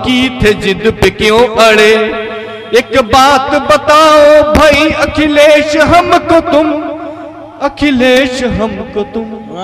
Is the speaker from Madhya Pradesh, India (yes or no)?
no; Shahjahanpur, Uttar Pradesh, India; मैं भी शाहजहांपुर से आता हूँ, मैं जानता हूँ शाहजहांपुर किसकी धरती है